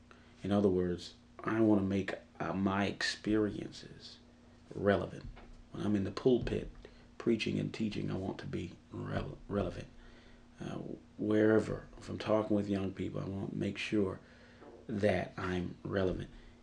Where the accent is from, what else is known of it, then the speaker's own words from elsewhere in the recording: Roswell, United States; my experience from growing up in Roswell is that, you know, from a black community perspective, no, we were not divided